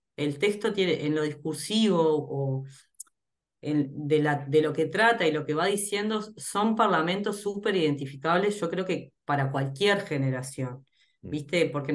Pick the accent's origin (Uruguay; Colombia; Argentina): Uruguay; San José de Mayo, San José; nosotros la obra en realidad hicimos dos temporadas acá en San José, somos de San José de Mayo